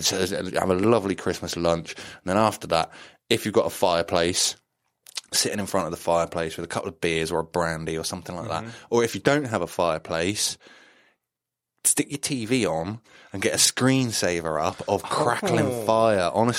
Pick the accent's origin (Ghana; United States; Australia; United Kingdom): United Kingdom; England; Maybe it's because I grew up just slightly outside of Wales.